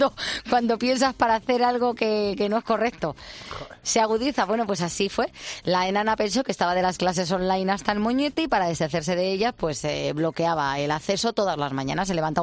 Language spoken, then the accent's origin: Spanish; Spain; nosotros como españoles